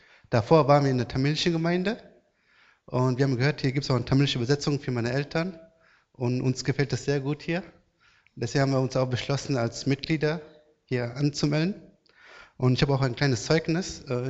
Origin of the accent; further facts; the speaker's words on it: Düsseldorf, North Rhine-Westphalia, Germany; Ja, wir sind … wir kommen aus Düsseldorf. Und wir sind, glaube ich, im Sommer 2015, kommen wir jetzt zu CGB. Davor waren wir in der tamilischen Gemeinde